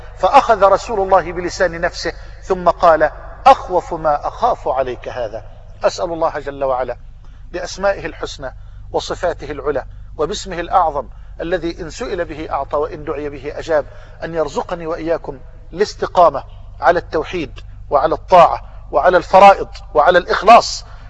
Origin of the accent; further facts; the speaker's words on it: Egypt; وأسأل الله أن يجعل بلدنا مصر واحة للأمن والأمان